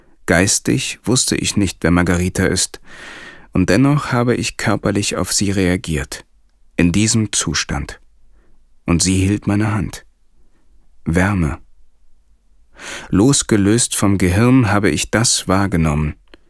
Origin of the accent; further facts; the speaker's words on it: East Germany, Germany; Ich bin ein Pragmatiker, im Osten groß geworden, also religionsfrei aufgewachsen.